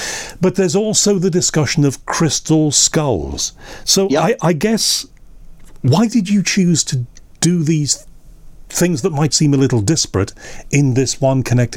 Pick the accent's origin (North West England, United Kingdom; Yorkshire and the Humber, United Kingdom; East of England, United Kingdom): North West England, United Kingdom; Liverpool; You know, I'm from Liverpool. So a lot of my holidays when I was a kid were out to Llangollen and then further out west to places like Aberystwyth